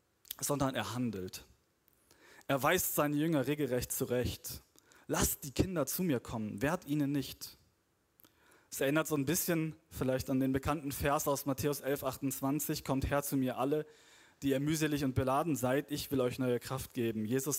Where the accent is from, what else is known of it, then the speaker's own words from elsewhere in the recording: North Germany, Germany; ich komme aus Norddeutschland eigentlich, zwischen Bremen und Hamburg die Ecke